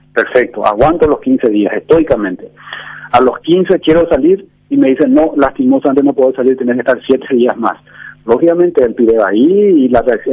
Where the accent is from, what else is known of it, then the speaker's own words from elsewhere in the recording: Paraguay; como paraguayo